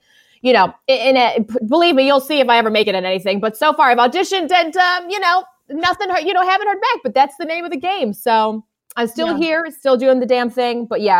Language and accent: English; Washington, District of Columbia, United States; when I moved back to my hometown of DC, I found a local radio former radio personality turned podcast host.